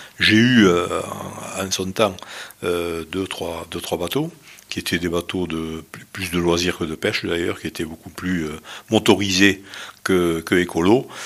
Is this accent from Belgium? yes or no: no; Port-la-Nouvelle, Occitanie, France; je suis originaire de Port-la-Nouvelle. Mes grands-parents, côté maternel, sont des immigrés espagnols qui sont arrivés dans les années 20-25.